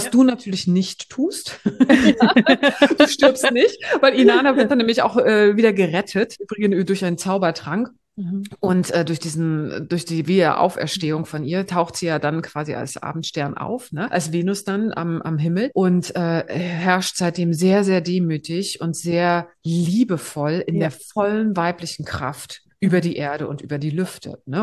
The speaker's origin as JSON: {"language": "German", "town": "Greifswald", "region": "Mecklenburg-Vorpommern", "country": "Germany", "said": "aber ich komme aus Greifswald. Deswegen finde ich immer alles sehr spannend, was von dort kommt."}